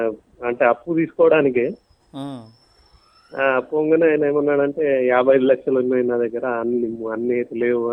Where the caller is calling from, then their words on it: Nizamabad, Telangana, India; Sir నేను నిజామాబాద్ నుంచి మాట్లాడుతున్నాను.